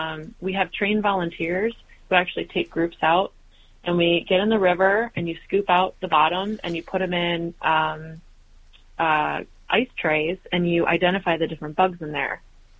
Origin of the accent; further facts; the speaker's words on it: Northville, Michigan, United States; So I grew up in Northville, Michigan, so in the western edge of the Rouge watershed. I grew up at a time when Northville was not developed. I grew up downtown